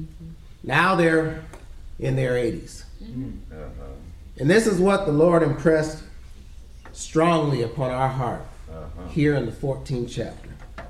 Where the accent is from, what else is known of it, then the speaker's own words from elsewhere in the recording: Akron, Ohio, United States; And my mind went back to when I was growing up in Akron, Ohio.